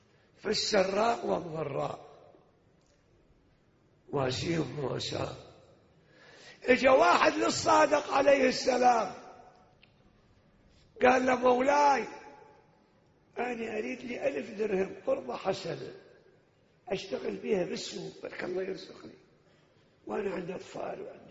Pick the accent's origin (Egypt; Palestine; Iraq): Iraq; احنا عدنا في لهجتنا العراقيين